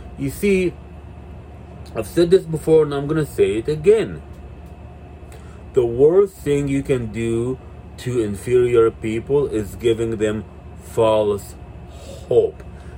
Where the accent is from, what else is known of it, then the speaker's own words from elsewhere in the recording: Mountain View, California, United States; And, you know, I told her I'm from Mountain View and shit like that.